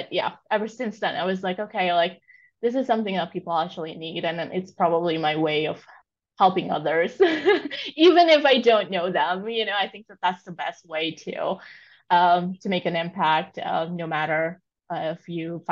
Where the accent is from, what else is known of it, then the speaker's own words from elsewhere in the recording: New York, United States; But I grew up in New York and my parents absolutely love antiques.